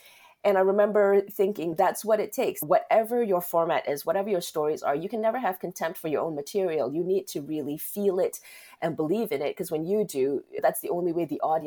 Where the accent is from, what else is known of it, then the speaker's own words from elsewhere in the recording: Malaysia; growing up in Malaysia, I'm like everybody else, and we feel like we're king of the hill.